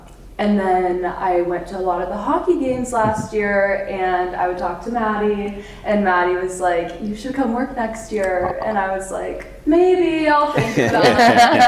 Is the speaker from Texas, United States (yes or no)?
yes; Texas, United States; Yeah, I think I'm from Texas, so it's a very big sports scene.